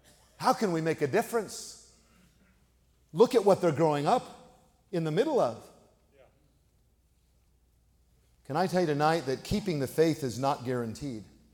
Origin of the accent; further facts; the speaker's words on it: California, United States; I'm from California. We have no groups like yours really in California, none.